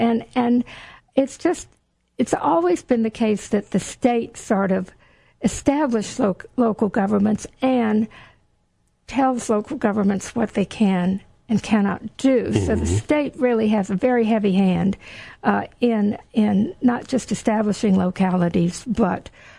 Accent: Houston, Texas, United States; Now, I grew up in Texas. I grew up in Houston, Texas.

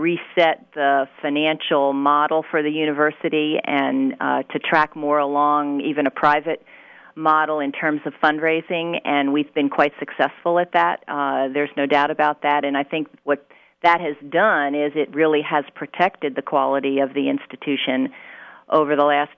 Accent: New Jersey, United States; now in Virginia, United States; Oh boy, I originally grew up in New Jersey, so I'm a Yankee transplant to Virginia. Love it down here. I've been here for 27 years.

